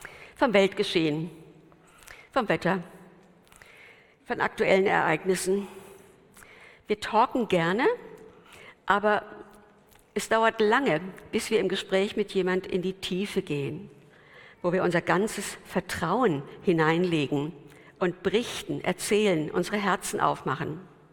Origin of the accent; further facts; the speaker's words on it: Frankfurt, Hesse, Germany; now in Ruhr area, Germany; In Frankfurt, da wo ich herkomme, da sagt man, ei gute wie?